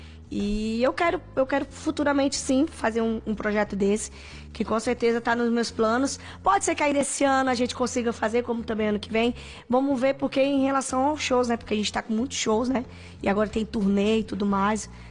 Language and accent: Portuguese; Rio de Janeiro, Brazil; Porque filha de nordestina aqui, né? Sou carioca, mas eu sou filha de nordestina.